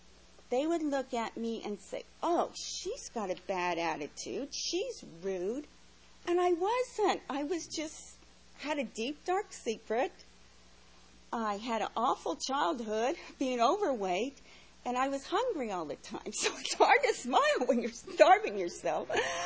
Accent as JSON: {"language": "English", "town": "Henderson", "region": "Nevada", "country": "United States", "tie": "born or raised there", "said": "I was born and raised in Henderson, Nevada. I have still four older sisters and two older brothers. I had a wonderful family, and we were all raised Catholic."}